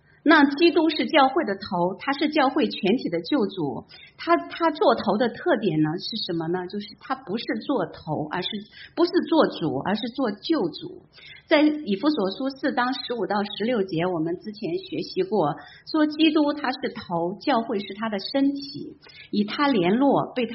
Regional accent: China; 特别是我们从大陆来的姐妹，我们从小受到的教导就是妇女能顶半边天

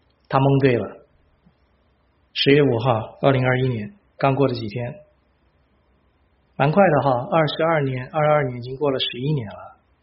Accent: Taiwan; moved away as an adult; now in United States; 当年我们从台湾过来的时候，我跟我太太一人两个皮箱，四个皮箱外加一个大铜电锅。

